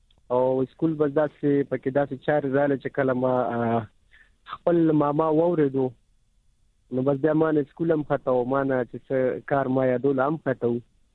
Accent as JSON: {"language": "Pashto", "town": "Peshawar", "region": "Khyber Pakhtunkhwa", "country": "Pakistan", "tie": "born or raised there", "said": "زه خو خپل د پیښور اوسیدونکو وم د رنګ روډ اټا محمد ګړې دیر کول نه دا زما علاقه ده زما بچپن شوی دی"}